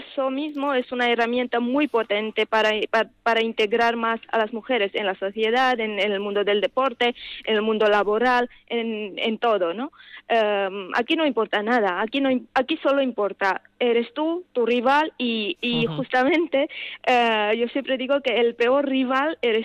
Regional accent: Georgia; Spanish is a second language; yo soy de origen georgiano, yo vengo de Georgia, y en Georgia el ajedrez es algo más que un deporte, es como un estilo de vida

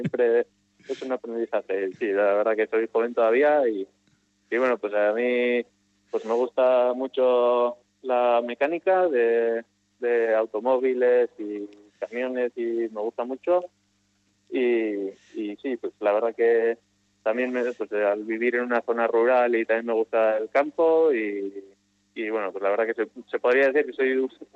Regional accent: Maquirriain, Navarre, Spain; hay un monte que se llama Monte San Cristóbal, donde está el fuerte, pues justo mi pueblo está al otro lado. A Pamplona tengo 10 minutos en coche, muy cerca.

